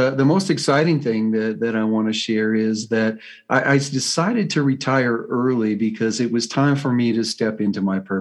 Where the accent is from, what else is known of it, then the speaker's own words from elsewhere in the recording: Colorado, United States; I'm from Colorado, USA.